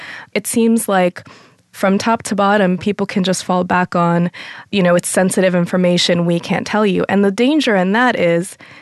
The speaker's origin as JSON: {"language": "English", "region": "Texas", "country": "United States", "said": "I'm from Texas."}